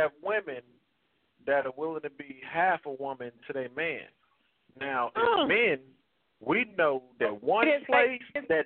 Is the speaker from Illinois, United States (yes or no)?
no; Philadelphia, Pennsylvania, United States; I'm from Philly, but my grandmother's from the South.